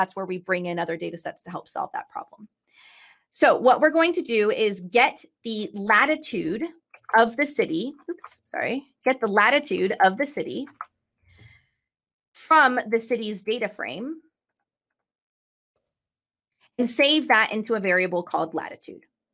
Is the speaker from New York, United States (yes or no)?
no; San Diego, California, United States; now in Redmond, United States; I am currently in Redmond, but I was born and raised in San Diego